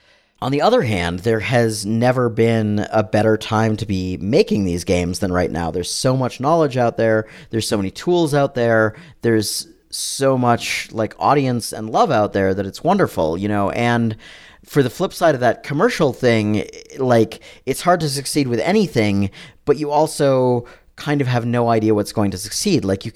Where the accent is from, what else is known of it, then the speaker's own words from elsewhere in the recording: Colorado, United States; also born or lived in California; now in Portland, United States; I grew up in Colorado, where it's sunny most of the time, and in the winter it snows and then gets on with things.